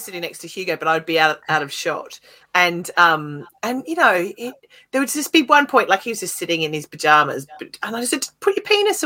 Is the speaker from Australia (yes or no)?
yes; Australia; when I was growing up in Australia, we used to have like what's it called, yard duty